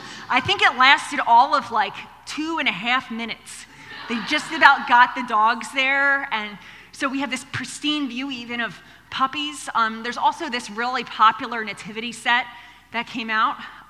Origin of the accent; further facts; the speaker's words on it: Pennsylvania, United States; we were living, growing up outside of Philadelphia, and the Nutcracker was taking place downtown Philadelphia.